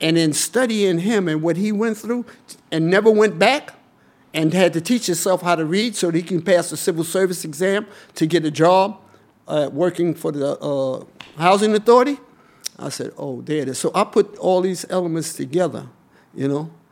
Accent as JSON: {"language": "English", "town": "Harlem", "region": "New York", "country": "United States", "tie": "born or raised there", "said": "Growing up in Harlem when I was born, we had poor Irish, poor Jews, poor Greeks, poor Italians. We were all here together."}